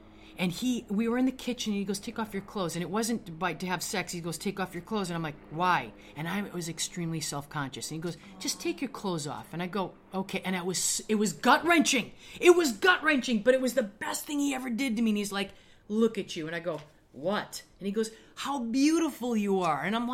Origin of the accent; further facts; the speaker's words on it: Wisconsin, United States; I am from Wisconsin.